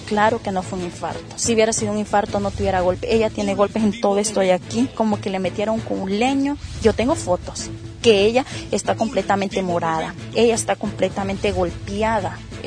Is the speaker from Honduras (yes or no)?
yes; Comayagua, Honduras; Yo soy de Comayagua, ella vive acá.